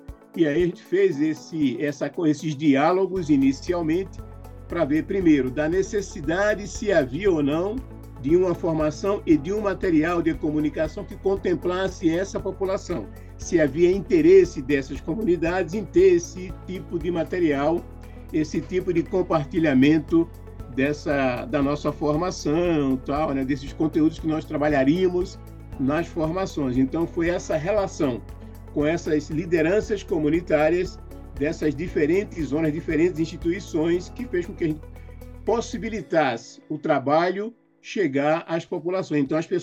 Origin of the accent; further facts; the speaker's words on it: Northeast Region, Brazil; now in São Paulo, Brazil; as pessoas das periferias aqui de São Paulo, grande parte delas vem da região Nordeste, de onde eu sou, inclusive.